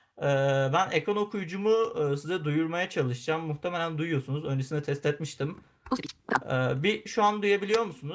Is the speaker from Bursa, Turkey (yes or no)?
yes; Bursa, Turkey; now in Istanbul, Turkey; Marmara Üniversitesi'nde ekonomi okuyorum. Bursalıyım.